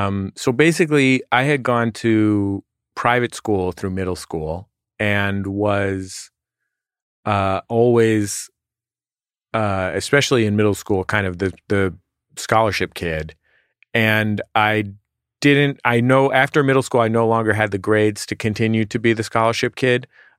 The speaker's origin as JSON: {"language": "English", "town": "San Francisco", "region": "California", "country": "United States", "said": "San Francisco."}